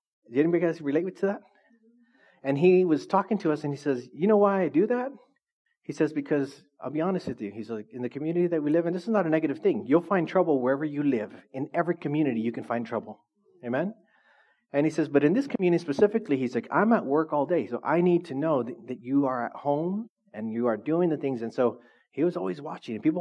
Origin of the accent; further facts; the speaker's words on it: Orange Cove, California, United States; I grew up in Orange Cove.